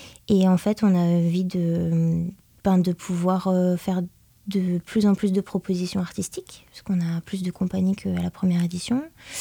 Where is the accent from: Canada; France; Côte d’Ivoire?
France; Aurillac, Auvergne-Rhône-Alpes; moi, je viens d'Aurillac et j'ai grandi avec le Festival international des arts de la rue.